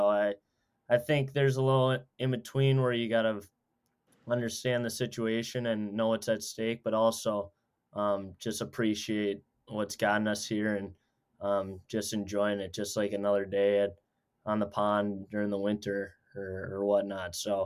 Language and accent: English; Edina, Minnesota, United States; But yeah, growing up in Edina was awesome. I had two older brothers who also played for Edina, and kind of just growing up through that system. And I was the youngest